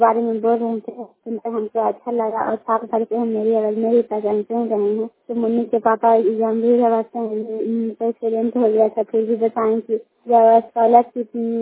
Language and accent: Hindi; Kalyanpur, Bihar, India; घर कल्याणपुर वाली बेलसी पंचायत प्रखंड चंडी से निवासी हूँ।